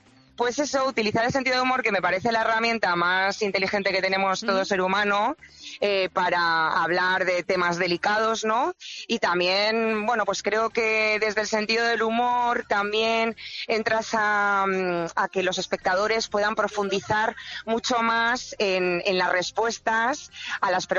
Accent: Aragon, Spain; moved away; Y llevo 10 años sin venir a mi tierra y hay sorpresitas aragonesas, porque hay mucho de la tierra, hay mucho de la cultura aragonesa y de lo que somos los aragoneses.

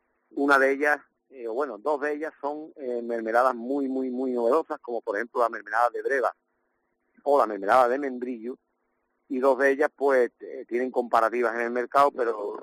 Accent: Medina Sidonia, Andalusia, Spain; nosotros somos de Medina, somos naturales de Medina Sidonia, una ciudad trimilenaria.

